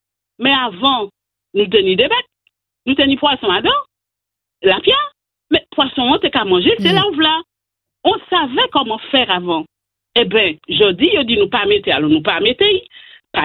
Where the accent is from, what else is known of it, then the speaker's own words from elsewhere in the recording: Martinique, France; Je suis ce que je suis et je suis martiniquaise